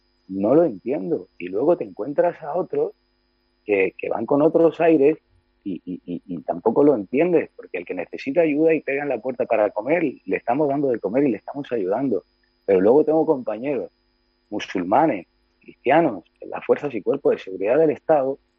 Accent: Ceuta, Spain; somos las personas de Ceuta, todos, no solo musulmanes, cristianos y las cuatro culturas.

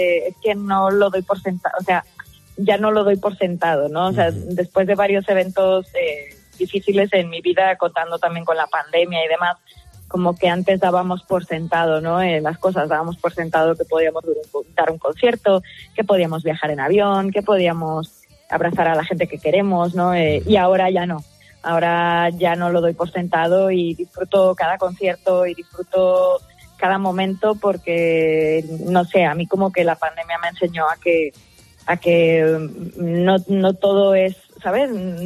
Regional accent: Las Rozas, Community of Madrid, Spain; empecé tocando por los parques de mi pueblo, ahí en Las Rozas.

